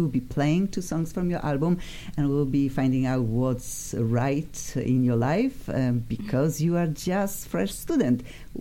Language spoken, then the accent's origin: English; Poland; English is a second language; I am from Poland and we have a lot of shish.